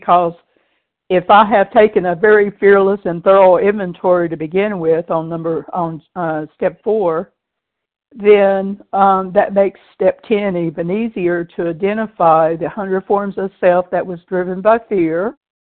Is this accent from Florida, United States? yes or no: yes; Florida, United States; I am from Florida